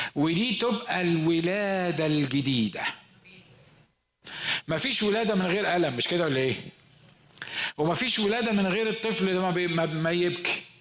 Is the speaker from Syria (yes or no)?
no; Egypt; احنا عندنا في مصر كانوا بيسقونا خل